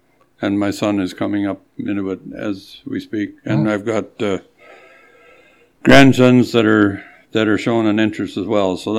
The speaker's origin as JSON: {"language": "English", "region": "Ontario", "country": "Canada", "said": "I'm kind of an import in Waterloo region because I'm from Dufferin County."}